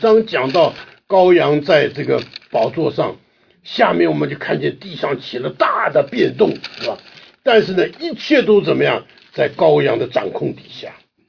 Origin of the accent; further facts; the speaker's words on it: China; 我们中国人呢常常就是教会是教堂